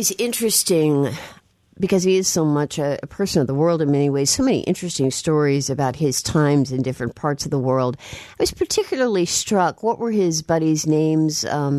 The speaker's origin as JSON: {"language": "English", "town": "Chicago", "region": "Illinois", "country": "United States", "said": "I mean, I'm from Chicago as well, so it's kind of nice he picked the Midwest."}